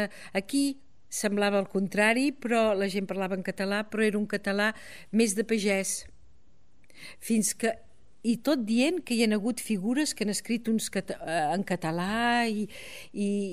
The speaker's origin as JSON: {"language": "Catalan", "region": "Catalonia", "country": "Spain", "said": "nosaltres hi ha moltes coses que encara no tenim com a espanyols, com a catalans espanyols del sud"}